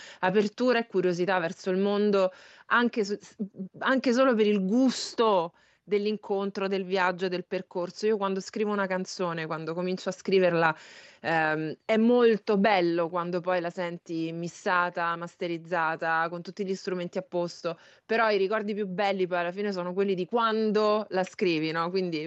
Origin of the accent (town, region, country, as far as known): Ciampino, Lazio, Italy